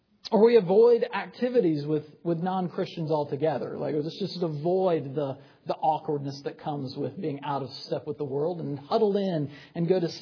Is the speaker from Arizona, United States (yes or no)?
no; South Carolina, United States; I used to be able to say, you know, I'm from South Carolina, I used to be able to say, I work with college students.